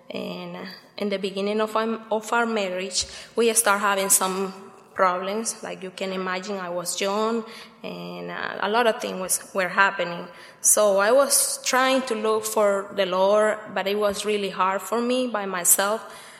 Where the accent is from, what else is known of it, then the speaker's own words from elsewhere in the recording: Nicaragua; English is a second language; I'm from Nicaragua, and it's a privilege to be here.